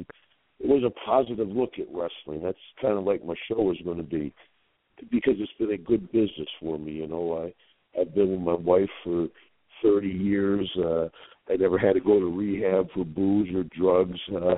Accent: Glens Falls, New York, United States; February 2nd up in Glens Falls, New York, my hometown. So looking forward to going back to my hometown. My sister still lives up in Glens Falls, and my shot put record from 1973 still stands today up in Glens Falls.

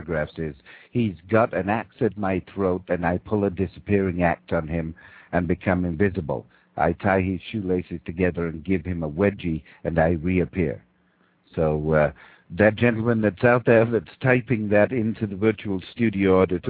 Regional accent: Canada; as a Canadian conservative, non-political, but Canadian conservative

